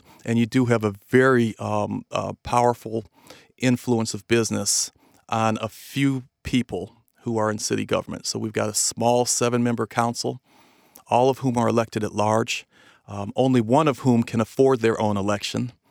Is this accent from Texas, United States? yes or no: no; Cleveland, Ohio, United States; And I'll talk to you as somebody born and raised in Cleveland.